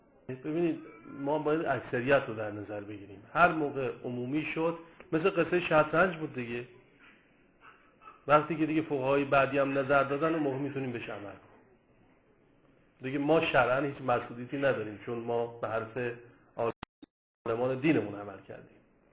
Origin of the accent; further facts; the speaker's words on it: Iran; moved away as an adult; من 7 هفته قبل از ایران اومدم